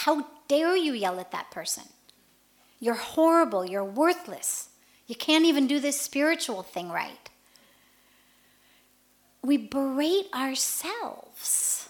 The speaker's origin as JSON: {"language": "English", "country": "United States", "said": "I'm female. I'm white. I'm 45. I'm American."}